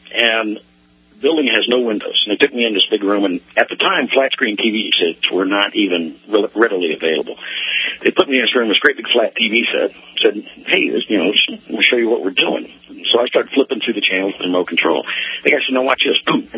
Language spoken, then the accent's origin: English; Texas, United States; I'm an expat from Texas.